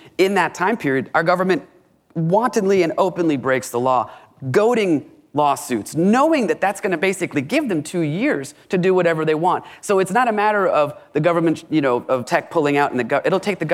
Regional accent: Ireland; now in Dallas, United States; You know, I'm Irish. I'm one of my colleagues as well as Irish. You know, when I went home, I was born there. I was born on the way over, but didn't get the cool accent.

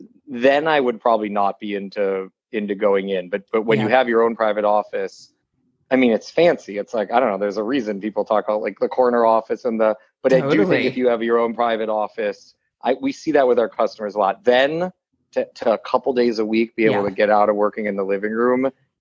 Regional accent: Bloomfield Hills, Michigan, United States; Justin and I were next door neighbors growing up in Bloomfield Hills, Michigan, like a suburb of Detroit.

